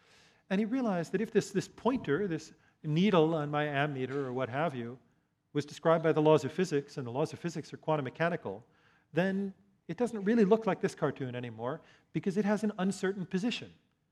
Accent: New York, United States; I grew up in New York, and as kids, we used to spend our spare time trying to cheat tourists out of their money

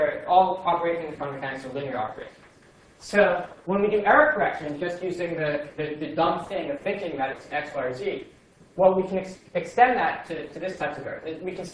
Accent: United States; now you know I'm American.

